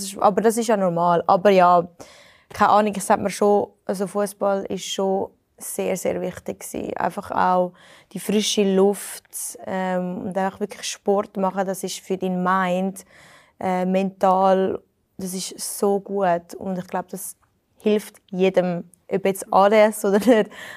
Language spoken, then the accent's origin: German; Switzerland; aber ich bin eine Schweizerin und rede nicht über Geld.